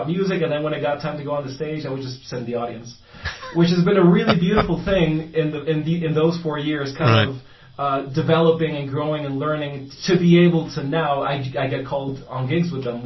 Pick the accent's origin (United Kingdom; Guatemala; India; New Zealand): Guatemala; also born or lived in New York, United States / Panama; I lived in New York for 10 years. I was in Panama just recently for 4 years. I just moved back to my home country of Guatemala. I lived in Tanzania for a year as well